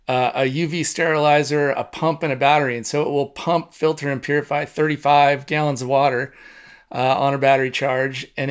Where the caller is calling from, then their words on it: Hood River, Oregon, United States; I'm calling from Hood River, Oregon.